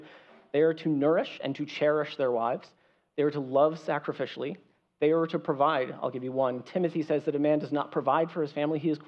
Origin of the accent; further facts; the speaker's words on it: California, United States; I grew up in California, where I was very close to Yosemite National Park